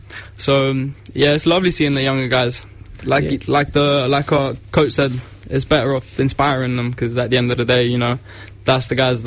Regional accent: London, United Kingdom; also born or lived in United States; Myself, I'm from North London, England.

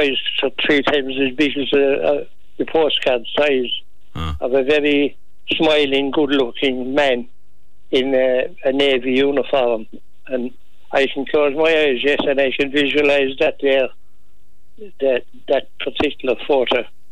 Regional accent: Ballylongford, Munster, Ireland; I grew up in Ballylongford. My father and mother had a shop there

